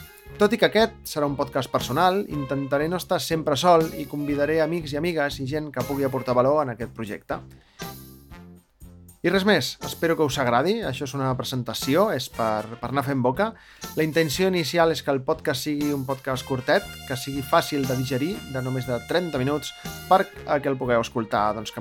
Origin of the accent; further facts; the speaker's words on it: Barcelona, Catalonia, Spain; tinc 35 anys, sóc de Barcelona, amb la A ben oberta de Barcelona, sóc de ciutat